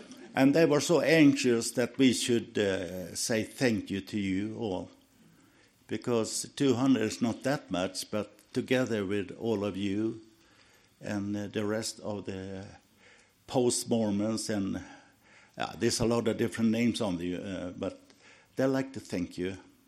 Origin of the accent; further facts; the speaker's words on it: Sweden; English is a second language; We are born and raised in Sweden, and we're happy for that.